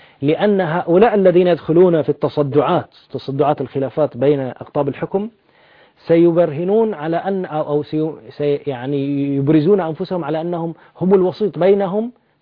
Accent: Bahrain; أعتقد أن نحن عندنا في البحرين إشكالية في الجانب القانوني

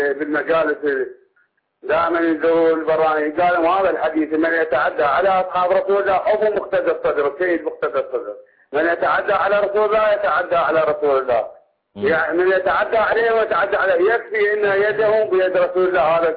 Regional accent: Iraq; أنا بالنسبة شيعي من العراق

